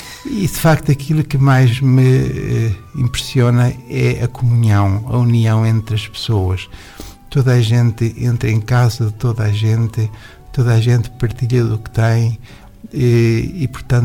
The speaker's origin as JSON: {"language": "Portuguese", "region": "Leiria", "country": "Portugal", "tie": "born or raised there", "said": "Eu sou do natural do centro do país, mais concretamente Leiria."}